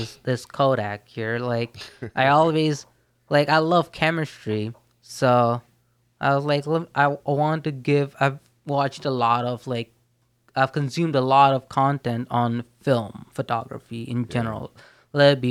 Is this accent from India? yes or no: yes; India; moved away as an adult; now in United States; because I was born in India. I grew up there. Until my senior year of undergrad